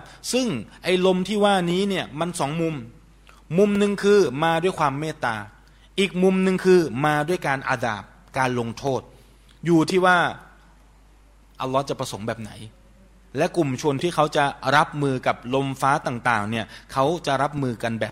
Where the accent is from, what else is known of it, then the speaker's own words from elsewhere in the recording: Bangkok, Thailand; ผมเป็นคนหนึ่งนะคนเราคนกรุงเทพนะครับคนกรุงเทพเนี่ยจะไม่ค่อยชอบฝนเท่าไหร่